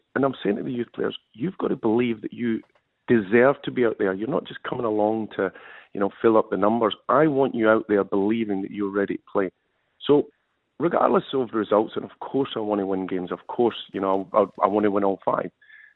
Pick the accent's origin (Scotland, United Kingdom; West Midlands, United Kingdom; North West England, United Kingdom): Scotland, United Kingdom; Well, we're both Scottish, so we have that running in common anyway.